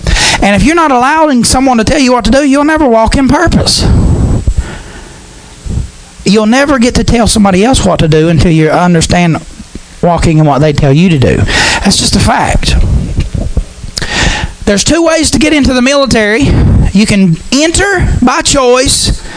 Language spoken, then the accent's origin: English; West Virginia, United States; It's the whole community I grew up in. I'm from Mingo County. What's the nickname for Mingo County? Not Happy Mingo, Bloody Mingo.